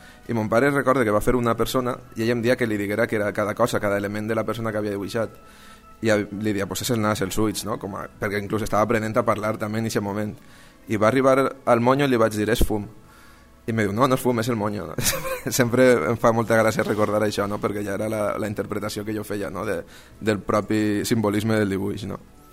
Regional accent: Alfafar, Valencian Community, Spain; Soc d'Alfafar

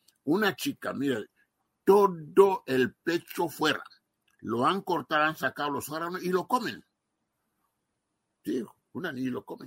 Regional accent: Equatorial Guinea; born there; nosotros decimos que somos guineanos porque nacimos ahí

